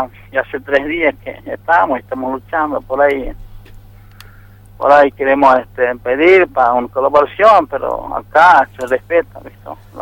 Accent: Tres Lapacho, Salta, Argentina; Yo soy de Tres Lapacho.

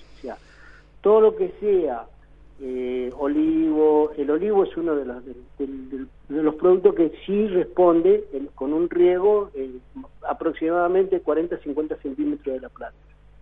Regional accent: San Rafael, Mendoza, Argentina; born there; moved away as an adult; also born or lived in Sierra Grande; now in Puerto Madryn, Argentina; Nací en Mendoza, en San Rafael, Mendoza, y a partir de los 18 años me vine a la Patagonia, tuve años en Sierra Grande, 7 años en Sierra Grande, después, bueno, eso fue en el 77

